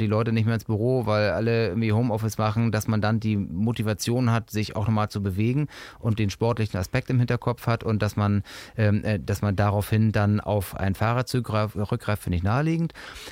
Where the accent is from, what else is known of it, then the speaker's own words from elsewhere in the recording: Hamburg, Germany; ich bin halt Hamburger Jung